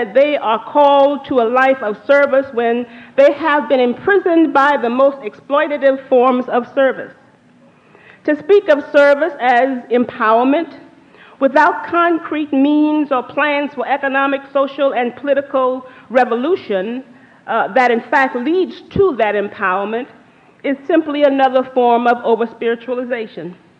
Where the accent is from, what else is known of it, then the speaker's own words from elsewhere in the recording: Georgetown, South Carolina, United States; That was certainly true in my hometown, for if a black woman did not go to college to become certified to teach, the only thing she could do in Georgetown, South Carolina, was domestic service